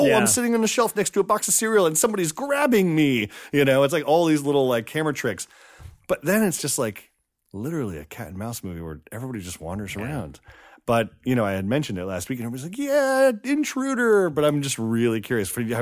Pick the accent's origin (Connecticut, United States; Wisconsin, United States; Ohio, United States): Connecticut, United States; when I grew up in Connecticut, and it was this place called Mad Mike's Video